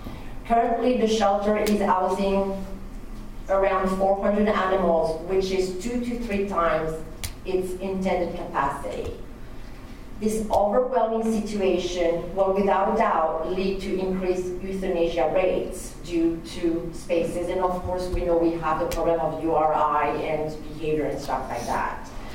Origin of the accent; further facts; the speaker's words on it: France; accent: French; English is a second language; I'm sorry first about my accent, I'm from France, okay?